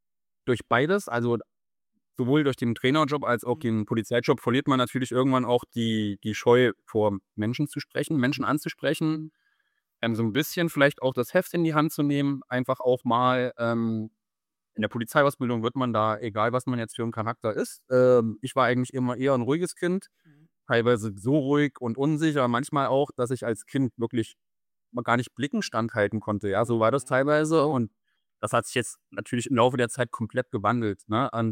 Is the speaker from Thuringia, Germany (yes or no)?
yes; Thuringia, Germany; Ich komme aus Thüringen ursprünglich